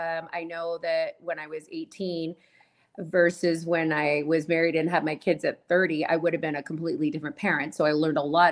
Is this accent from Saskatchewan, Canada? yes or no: no; Milton, Ontario, Canada; I grew up in Milton, which is where I coach now. So I have not left home in a very long time, it seems.